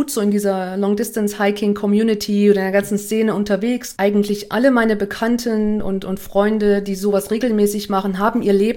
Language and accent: German; Thuringia, Germany; Ich komme ja aus dem Thüringer Wald und da war der Rennsteig immer ein großes Thema